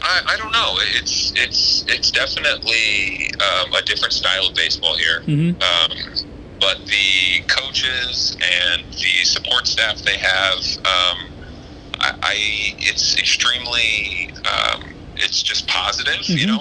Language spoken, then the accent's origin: English; Philadelphia, Pennsylvania, United States; now in Los Angeles, United States; we're from Philadelphia, but we moved to Los Angeles a couple years ago